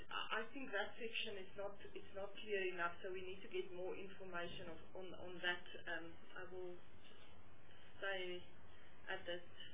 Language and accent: English; Eastern Cape, South Africa; I live on the border of the Free State, the Eastern Cape and the Northern Cape.